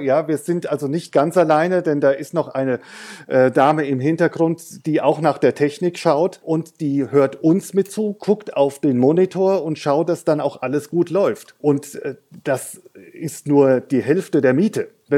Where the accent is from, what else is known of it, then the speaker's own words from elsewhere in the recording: Hesse, Germany; Also ich bin Hesse, aber eigentlich als Hesse ist man auch ein halber Franke und ein Franke ist eigentlich ein halber Hesse.